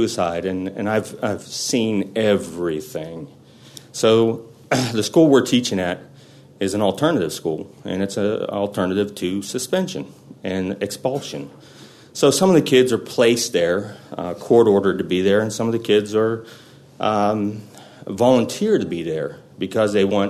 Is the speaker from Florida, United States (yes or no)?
no; Pittsburgh, Pennsylvania, United States; I'm from Pittsburgh, Pennsylvania. I'm one of 11 children, all the same marriage, and come from a long line of ministers and teachers in the family.